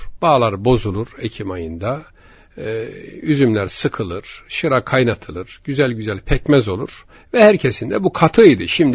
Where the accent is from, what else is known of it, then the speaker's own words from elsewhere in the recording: Kırşehir, Turkey; Efendim bendeniz Kırşehirliyim. Kırşehir'in bir ilçesinden.